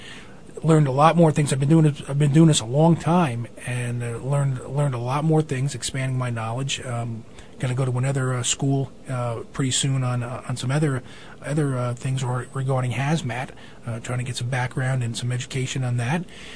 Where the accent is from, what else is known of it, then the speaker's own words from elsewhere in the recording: New Jersey, United States; You know, I grew up here in the Bergen County area, and snow was deeper.